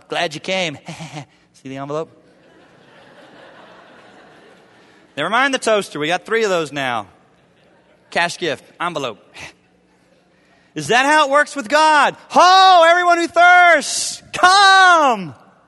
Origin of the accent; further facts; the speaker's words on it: the South, United States; and I grew up in the South too